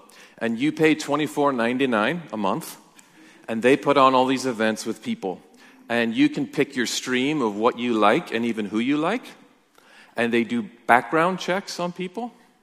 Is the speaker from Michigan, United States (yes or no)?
yes; Michigan, United States; Anyway, in Michigan, in my hometown, in home state, I saw this thing about community.